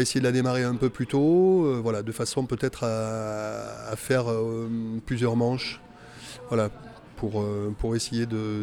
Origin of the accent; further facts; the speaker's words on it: Figeac, Occitanie, France; moved away as an adult; also born or lived in Paris; On est originaire du sud-ouest, de Figeac précisément, dans le Lot, une des plus belles villes du monde, hein, comme tout le monde le sait. Mais bon, sinon voilà, on est parti, moi je suis parti vivre à 18 ans sur Paris, j'ai vécu donc presque 30 ans là-haut